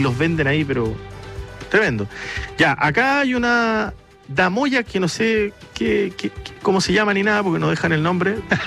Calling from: Maipú, Santiago Metropolitan Region, Chile; de Maipú.

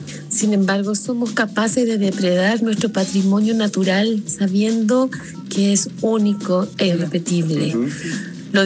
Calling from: Rengo, O'Higgins, Chile; de Rengo, docente pensionada, y voy a ser la mala

